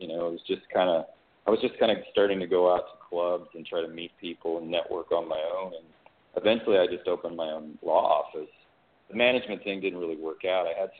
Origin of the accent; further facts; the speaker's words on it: Kansas, United States; now in Los Angeles, United States; Well, I came to Los Angeles to actually work in the entertainment business. I grew up in Kansas, so I didn't really have any friends or family in the business.